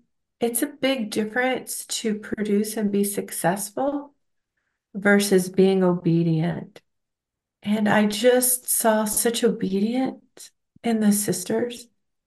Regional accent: Maryland, United States; also born or lived in Virginia; now in Florida, United States; Well, I grew up in Maryland and Virginia for my early childhood

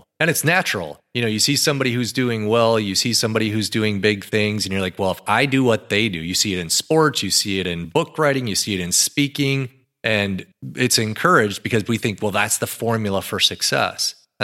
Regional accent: Madison, Wisconsin, United States; So as an example, I'm from Madison, Wisconsin, love the Wisconsin Badgers.

